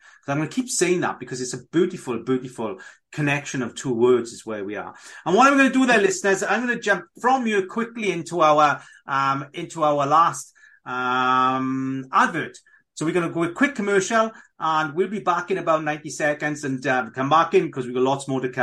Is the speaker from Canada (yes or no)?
no; Wales, United Kingdom; first language cy; English is a second language; Because I'm Welsh speaking, we are taught to use all our letters. I don't get the English language.